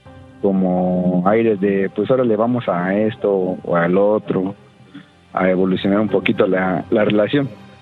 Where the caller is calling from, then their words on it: Mexico City, Mexico; De Ciudad de México.